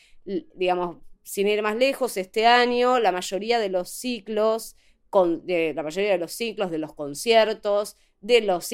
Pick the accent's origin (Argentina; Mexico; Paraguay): Argentina; nosotras como compositoras argentinas, y calculo que en Latinoamérica también